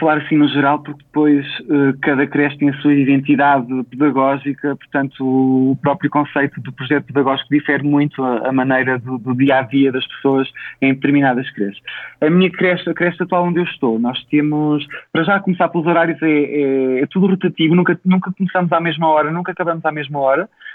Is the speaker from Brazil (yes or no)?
no; Portugal; que mesmo nós, enquanto portugueses, nos enrascamos muito bem pelo mundo afora